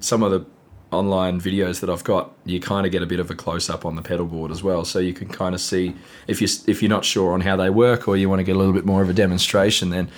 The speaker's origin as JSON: {"language": "English", "country": "Australia", "said": "Maybe Google would be a good website … because I'm Australian."}